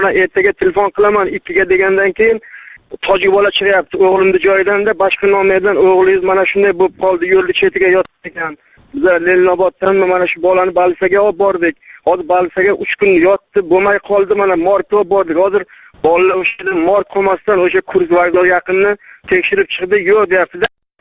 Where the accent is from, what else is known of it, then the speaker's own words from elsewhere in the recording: Fazli, Qashqadaryo Region, Uzbekistan; Men Qashqadaryodan, Kasbi tumanidan, Fazli qishlog'idan